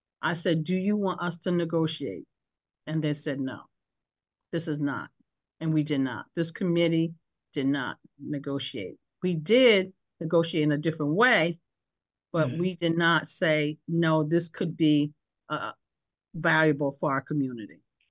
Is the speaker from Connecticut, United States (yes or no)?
yes; New Haven, Connecticut, United States; I mean, I grew up in New Hallville, you know, that's all I know is New Hallville.